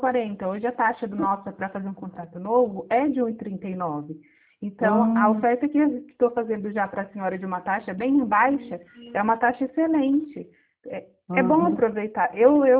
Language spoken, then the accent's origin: Portuguese; Assis, São Paulo, Brazil; now in Santa Catarina, Brazil; Hoje, atualmente, eu estou em Santa Catarina, mas eu sou de Assis.